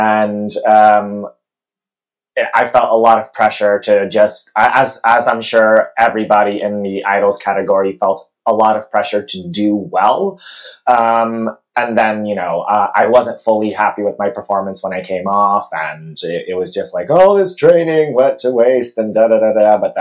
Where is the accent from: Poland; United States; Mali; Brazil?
Poland; English is a second language; moved away; nobody besides my home country knew who the hell I was, you know? So it was like, if this guy who flew over from Poland, like, if he does very well, like, well done for him.